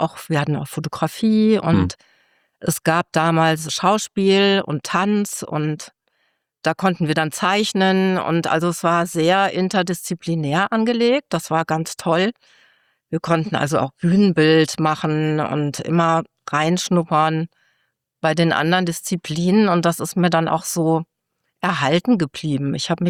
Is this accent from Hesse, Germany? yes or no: yes; Fulda, Hesse, Germany; born there; moved away as an adult; also born or lived in Essen; Ja, ich bin in Fulda geboren, bin dann aber ziemlich schnell nach dem Abi aus Fulda weg